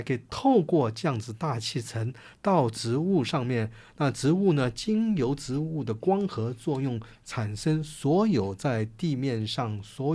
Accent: China; moved away; 因为我们从国内出来的时候我们常常从小受的这个教育上

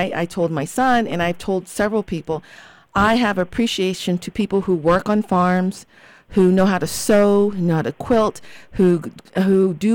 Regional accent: Ohio, United States; You know, I live in New Mexico, but I'm originally from Ohio.

